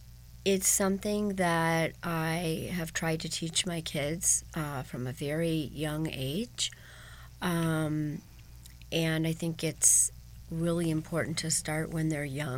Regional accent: Colorado, United States; born there; Well, I was born in Colorado, and I've lived in California, though, for many years

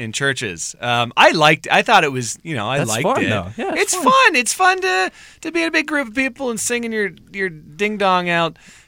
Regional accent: Ontario, Canada; originally from a small farm town outside of London, Ontario, Canada. Small town, Canada.

